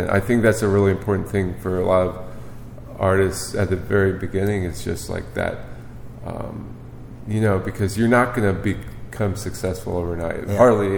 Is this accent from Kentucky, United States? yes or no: yes; St. Matthews, Kentucky, United States; Yeah, I grew up in St. Matthews, so